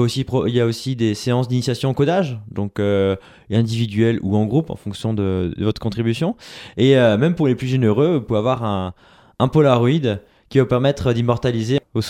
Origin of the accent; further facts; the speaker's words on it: Luxembourg; now in Strasbourg, France; Et moi-même, je suis originaire de Luxembourg et depuis j'étudie sur Strasbourg.